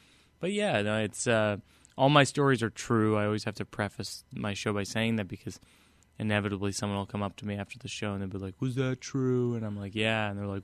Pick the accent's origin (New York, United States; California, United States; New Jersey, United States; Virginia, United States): New Jersey, United States; I'm from Jersey.